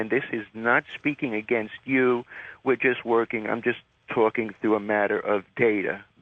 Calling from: Montreal, Quebec, Canada; Hi, this is … calling from Montreal.

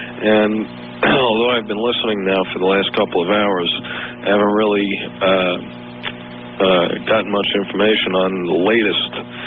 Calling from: Las Vegas, Nevada, United States; I'm from Las Vegas.

